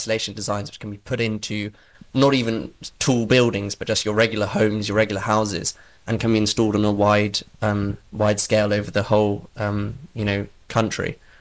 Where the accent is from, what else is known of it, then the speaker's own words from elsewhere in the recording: London, United Kingdom; now in Bristol, United Kingdom; I was born and raised in London, actually in an ecumenical community there